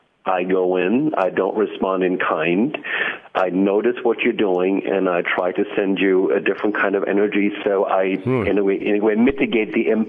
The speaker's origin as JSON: {"language": "English", "country": "Germany", "said": "And I'm originally from Germany, so he said that's part of your German upbringing."}